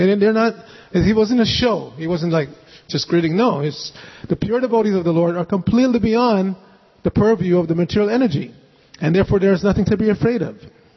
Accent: New York City, New York, United States; also born or lived in Jamaica; I was born in Jamaica, raised in New York City.

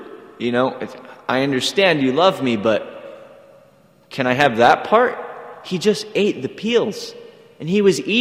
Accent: Gainesville, Florida, United States; I'm from Gainesville.

